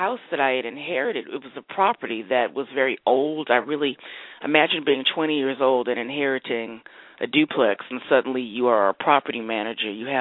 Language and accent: English; Los Angeles, California, United States; because I'm from Los Angeles, and my story is, unfortunately, my parents were a murder-suicide when I was 5 years old.